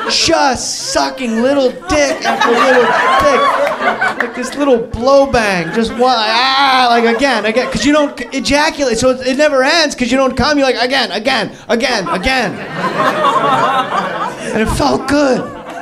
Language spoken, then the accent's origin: English; New Jersey, United States; All right, don't make a big deal out of it. … I'm from New Jersey.